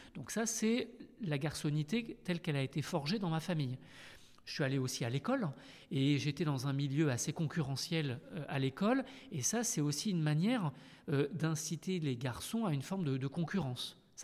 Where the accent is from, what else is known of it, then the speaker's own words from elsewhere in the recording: Paris, Île-de-France, France; sans compter le fait que moi j'ai grandi à Paris en France, donc là aussi c'est relativement différent.